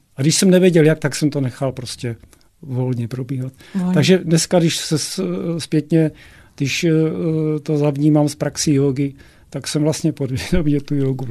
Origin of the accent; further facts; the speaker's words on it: Úpice, Hradec Králové Region, Czechia; No, ta oblast celé Podkrkonoší je takový drsnější kraj.